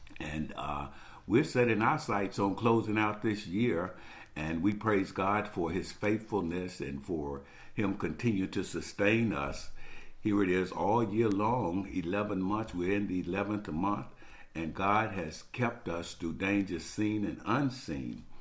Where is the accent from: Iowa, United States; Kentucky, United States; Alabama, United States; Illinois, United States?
Alabama, United States; Birmingham; I remember vividly when I was growing up in Birmingham, Alabama, it seemed like Christmas took for years to come.